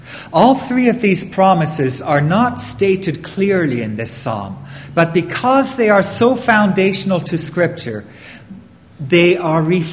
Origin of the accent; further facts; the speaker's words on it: London, United Kingdom; When I was young, growing up in London